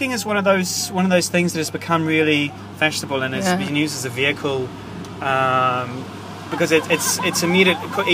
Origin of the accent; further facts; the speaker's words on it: New Zealand; Because I'm from New Zealand. I have to fly back to New Zealand every now and then.